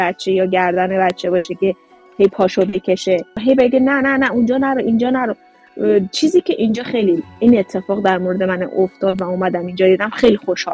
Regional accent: Tabriz, East Azerbaijan, Iran; now in Japan; چون ما تبریزی هستیم

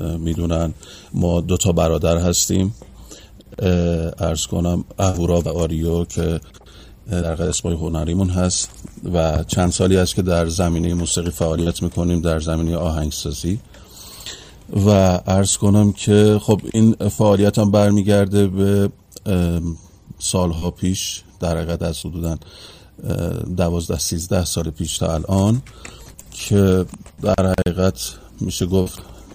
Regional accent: Shiraz, Fars, Iran; born there; اصالتا که ما شیرازی هستیم، من شیراز به دنیا آمدم به همراه برادرم.

